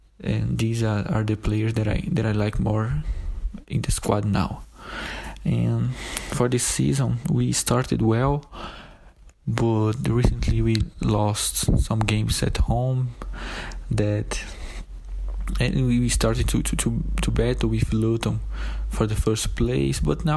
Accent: Brazil; English is a second language; I'm from Brazil. … I'm from

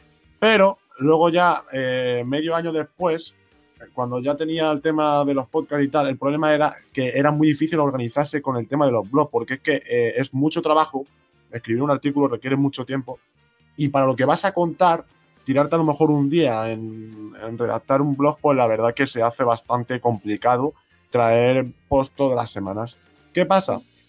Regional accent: Madrid, Community of Madrid, Spain; yo soy de Madrid, de España

